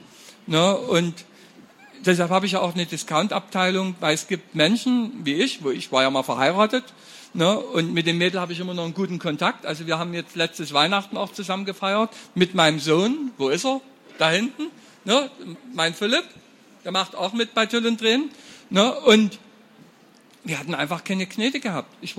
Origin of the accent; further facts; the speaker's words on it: Saxony, Germany; da muss ich bekloppt sein, ich komme aus Sachsen.